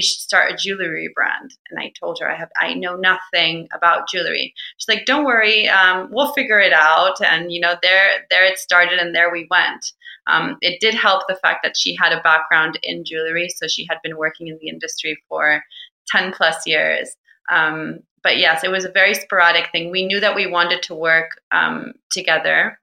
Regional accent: Argentina; So even if I'm from Argentina

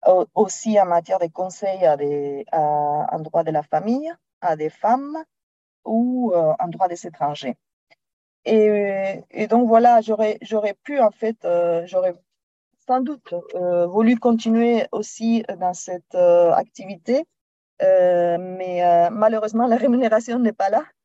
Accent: Spain; French is a second language; je profite pour m'excuser de mon petit accent. Je suis de nationalité espagnole, d'origine espagnole, et il n'y a pas moyen de m'en défaire de cet accent.

